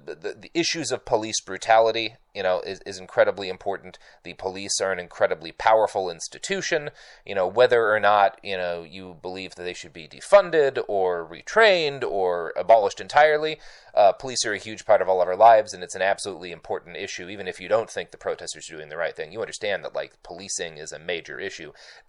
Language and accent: English; Texas, United States; also born or lived in Oklahoma; I grew up in Texas and Oklahoma during, like, the 90s.